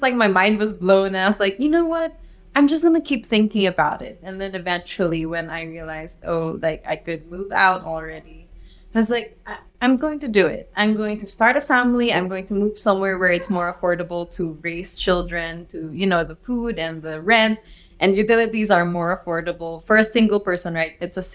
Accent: Cagayan de Oro, Northern Mindanao, Philippines; Okay, so I grew up in Cagayan de Oro. We moved there when I was 3.

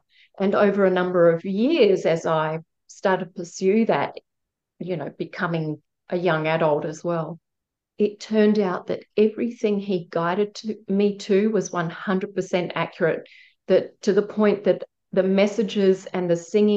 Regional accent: South Australia, Australia; No, I was born on Kaurna country. I grew up on Kaurna country, which is South Australia. And so my ancestry is to the west coast of South Australia.

